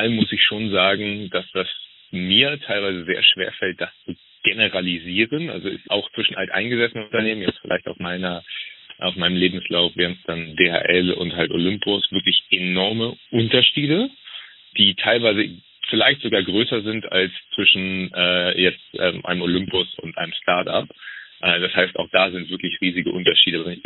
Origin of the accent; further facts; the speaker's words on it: Flensburg, Schleswig-Holstein, Germany; Ich komme ursprünglich eigentlich aus Flensburg, bin dort aufgewachsen, groß geworden, habe dort mein Abitur gemacht und damals dann auch noch meinen Zivildienst, der noch Pflicht war